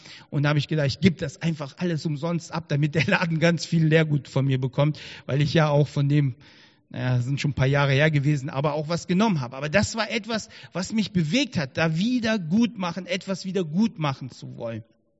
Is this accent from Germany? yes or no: yes; Bonn, North Rhine-Westphalia, Germany; bei uns in der Gemeinde, da wo ich herkomme, da aus Bonn